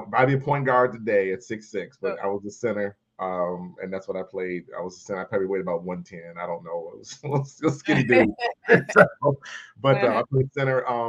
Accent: Cleveland, Ohio, United States; moved away as an adult; also born or lived in Maple Heights, Ohio / Huntsville, Alabama; I was born Maple Heights, Ohio, which is south of Cleveland, Ohio. But if you ask me, I say I'm from Cleveland, Ohio. Land next to the lake right there. And grew up there and did all my growing up there. And then I left.

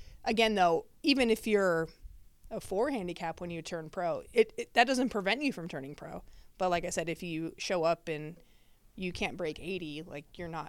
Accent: West Chester, Ohio, United States; now in Darke County, United States; So I was born in Westchester, Ohio. Went to Lakota West High School. Graduated in 2008.

